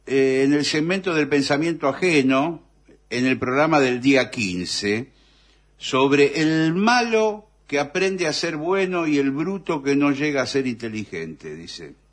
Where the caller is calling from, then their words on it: Palermo, Buenos Aires, Argentina; de Palermo.